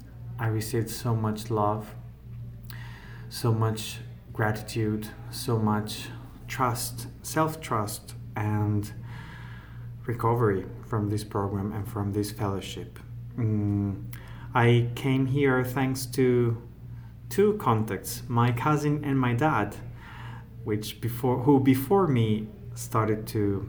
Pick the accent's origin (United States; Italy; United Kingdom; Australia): Italy; from Italy.